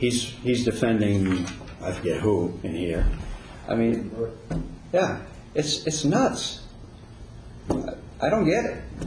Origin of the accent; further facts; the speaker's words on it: New Hampshire, United States; even though I don't live in the state, when somebody asks me where I live, I'm from New Hampshire.